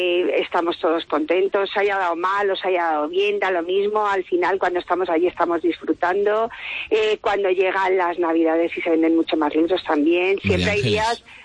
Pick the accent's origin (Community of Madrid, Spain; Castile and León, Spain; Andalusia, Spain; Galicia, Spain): Community of Madrid, Spain; Madrid; born there; now in Extremadura, Spain; porque yo soy adoptada aquí y me parece que también es precioso. Donde yo nací, ¿qué te voy a decir? Mi Madrid.